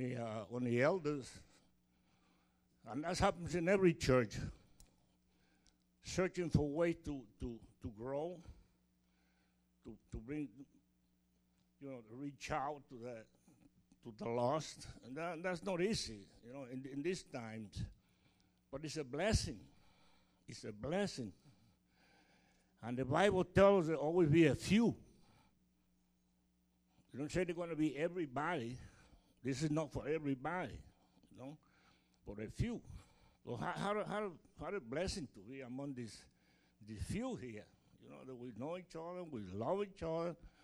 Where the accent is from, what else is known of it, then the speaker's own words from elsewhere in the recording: Puerto Rico; now in United States; I grew up outside the United States, so I am from Puerto Rico